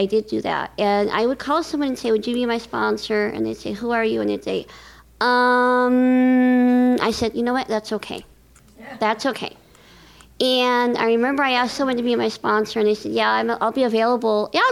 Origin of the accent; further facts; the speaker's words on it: Los Angeles, California, United States; I'm a grateful compulsive eater, and I want to thank Paula, Ann, and Jan. And let's see, I'm from Los Angeles